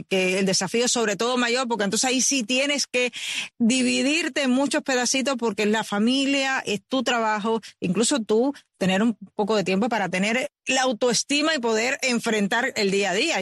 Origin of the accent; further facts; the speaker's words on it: Sancti Spíritus, Cuba; yo soy de Santi Espíritus, o sea, exacto, nosotros somos Guajira, o sea, sobre todo en el pueblo de campo